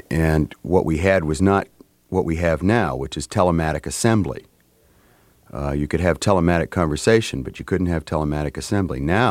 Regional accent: Wyoming, United States; I come from the Wyoming frontier. I mean, really, very recently settled part of the North American continent. My great uncle was the first white man to spend a winter in the Upper Green River Basin, and not that long ago. So Pinedale, Wyoming, is still

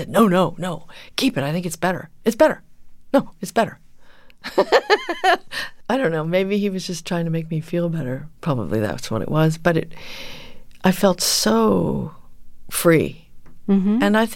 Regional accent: New Jersey, United States; I grew up in New Jersey, middle class household, not a theatrical group

